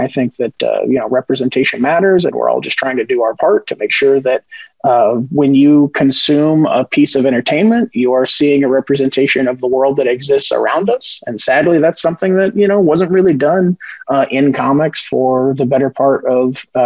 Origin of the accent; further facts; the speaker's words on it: Kentucky, United States; it was created by two white guys, I was from Kentucky, Corey is from, New Mexico